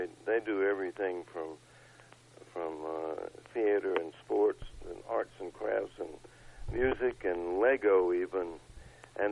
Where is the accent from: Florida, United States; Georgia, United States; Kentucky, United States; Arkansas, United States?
Georgia, United States; born or raised there; moved away as an adult